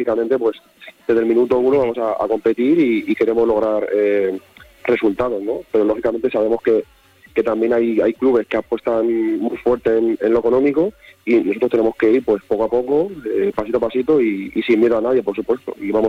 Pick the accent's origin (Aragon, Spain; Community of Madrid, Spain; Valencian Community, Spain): Valencian Community, Spain; Alicante; yo soy de Alicante. Entonces, bueno, sí que es verdad que, que estamos cerca, ¿no?